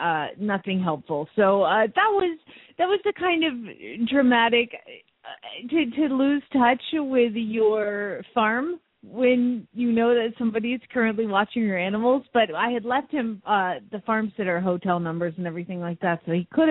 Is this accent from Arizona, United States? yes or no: yes; Phoenix, Arizona, United States; from Phoenix, Arizona